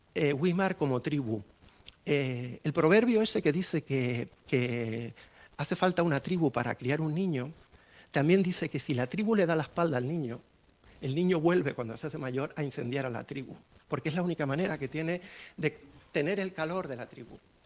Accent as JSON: {"language": "Spanish", "region": "Canary Islands", "country": "Spain", "said": "como soy canario, piensan que no"}